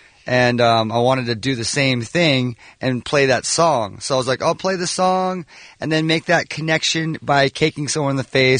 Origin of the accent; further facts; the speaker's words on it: Los Angeles, California, United States; haven't played an LA show all year, so the LA show is by far my most meaningful show because this is my hometown.